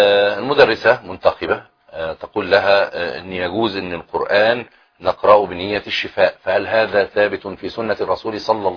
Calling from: Tunisia; السلام عليكم، أنا من تونس.

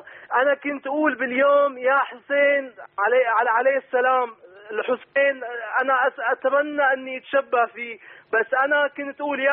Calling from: Syria; من سوريا.

